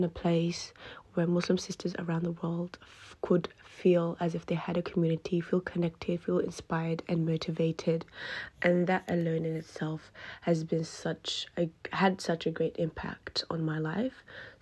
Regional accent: Perth, Western Australia, Australia; I'm from Perth, Western Australia.

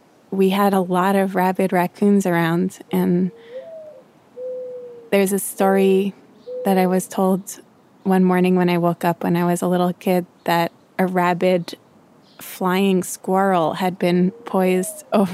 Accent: New York City, New York, United States; that is not familiar to me as a New Yorker.

